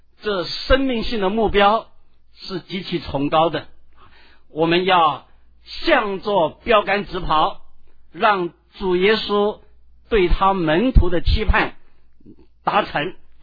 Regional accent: China; 因为我们中国人应该相当懂这个道理，我们中国自古以来对于做人的道理最基本的 要做一个正人君子，

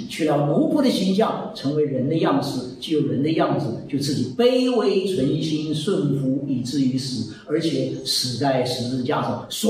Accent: China; 这个眉毛跟眼睛，我们中国人有很多的名词来形容啊

